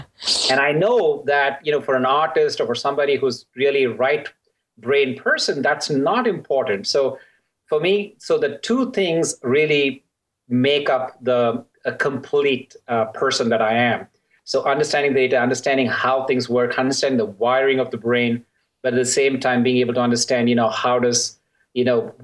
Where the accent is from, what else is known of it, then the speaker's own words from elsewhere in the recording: India; moved away as an adult; So, interestingly, I grew up in India, first 22 years of my life